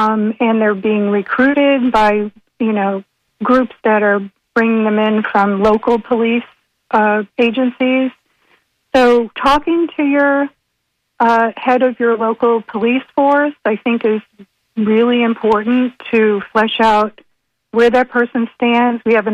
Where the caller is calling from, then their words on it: New York, United States; I am 45 minutes from Rutland, Vermont, so across the border in the Adirondacks.